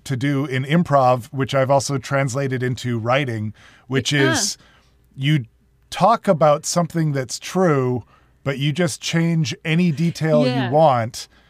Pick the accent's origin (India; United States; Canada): Canada; I am Canadian